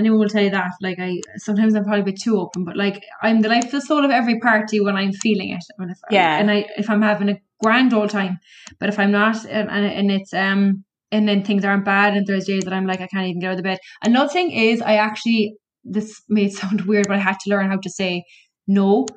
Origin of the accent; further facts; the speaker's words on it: Cork, Munster, Ireland; obviously I'm from Cork